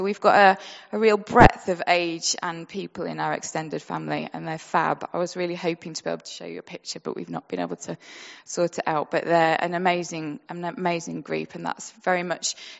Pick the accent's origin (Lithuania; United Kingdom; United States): United Kingdom; Sheffield, Yorkshire and the Humber; So we're, as already been said, we're from Sheffield.